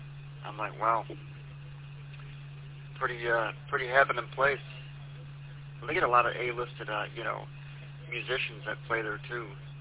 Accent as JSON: {"language": "English", "town": "Quinton Township", "region": "Michigan", "country": "United States", "said": "I'm from Quinton Township here. I'm down here by Lake St. Clair. About 5 miles off the lake, 4 miles."}